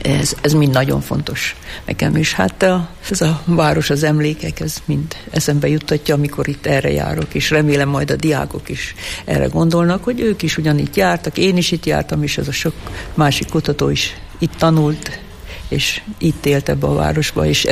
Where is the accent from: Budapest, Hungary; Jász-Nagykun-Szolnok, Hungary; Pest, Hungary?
Jász-Nagykun-Szolnok, Hungary; Kisújszállás; Itt nevelkedtem, és hát minden szép és jó, ide kötött engem. Itt jártam iskolába, általános iskolába, középiskolába